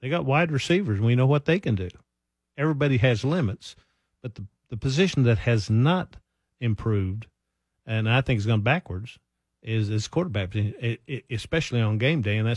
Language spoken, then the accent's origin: English; Oklahoma, United States; the old pool thing where I grew up in Oklahoma, you don't shoot with a scared stick.